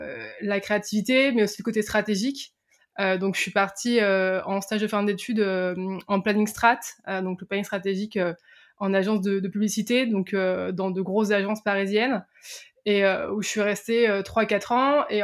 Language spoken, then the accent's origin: French; Hauts-de-France, France; moi, je viens de Picardie, j'étais pas tout dans des grands lycées parisiens, je viens vraiment... entre guillemets, de la campagne profonde française.